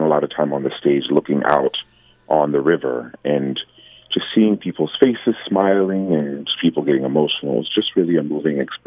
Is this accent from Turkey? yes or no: no; Niceville, Florida, United States; I was supposed to do my solo show in my hometown of Niceville, Florida, back in March